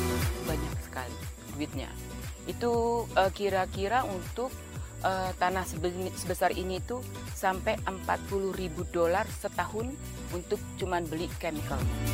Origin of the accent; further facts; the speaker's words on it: Indonesia; moved away; Saya besar di Indonesia